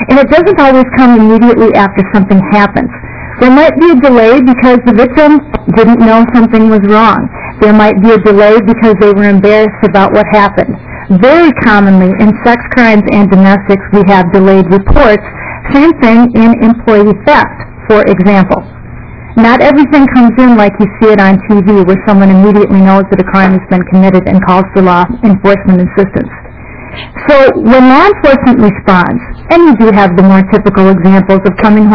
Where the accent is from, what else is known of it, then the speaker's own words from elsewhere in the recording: Blooming Prairie, Minnesota, United States; We have a high school teacher in my hometown of Blooming Prairie